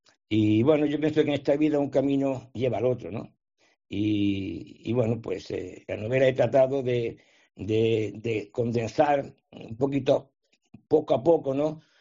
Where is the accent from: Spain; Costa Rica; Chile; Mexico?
Spain; moved away; Mi vida no ha sido un camino de rosas desde que me fui de España